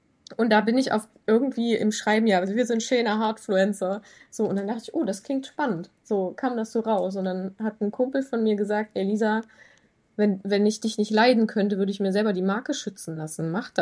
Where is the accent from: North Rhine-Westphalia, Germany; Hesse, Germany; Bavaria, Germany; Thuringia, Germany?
Thuringia, Germany; Ich komme ja aus Thüringen ursprünglich, bin ich groß geworden.